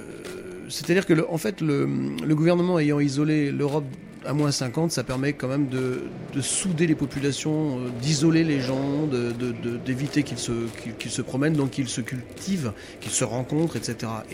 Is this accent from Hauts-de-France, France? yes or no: no; Brittany, France; C'est chez moi, en Bretagne, mais ça ne m'empêchera pas plus tard d'aller ailleurs